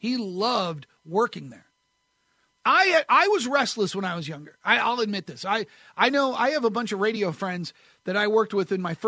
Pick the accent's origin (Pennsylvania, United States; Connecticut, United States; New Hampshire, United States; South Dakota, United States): New Hampshire, United States; Because I grew up in New Hampshire, and I know what it's like to have feet of snow land on your house.